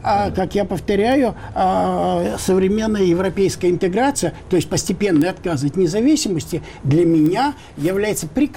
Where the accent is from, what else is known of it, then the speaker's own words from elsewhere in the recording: Odesa, Odesa Oblast, Ukraine; Да, я одессит.